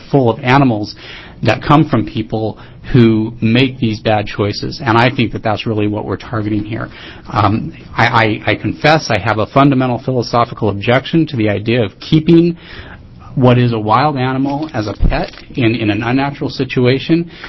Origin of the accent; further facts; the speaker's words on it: Waldport, Oregon, United States; I am from Walport, Oregon.